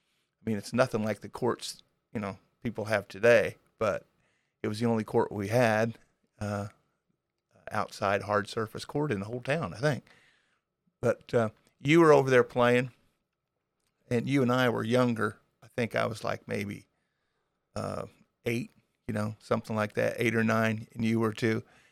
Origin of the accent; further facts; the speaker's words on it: Hardin, United States; yeah. And we grew up in Hardin.